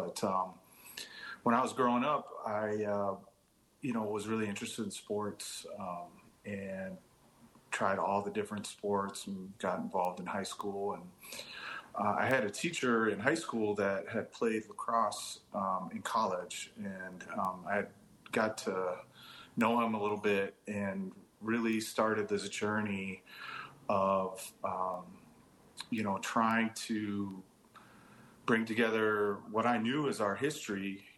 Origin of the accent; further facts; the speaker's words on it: Minneapolis–Saint Paul, Minnesota, United States; Yeah, my dad's enrolled tribal member, Winnebago tribe. I grew up here in the Twin Cities all my life.